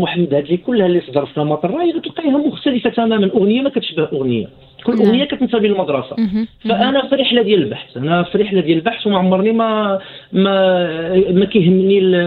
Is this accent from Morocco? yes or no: yes; Oriental, Morocco; المنطقه الشرقيه عندنا في المغرب، وجده، بركان